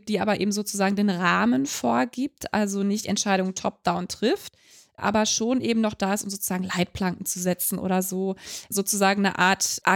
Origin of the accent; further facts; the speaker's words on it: Dortmund, North Rhine-Westphalia, Germany; ich komme aus Dortmund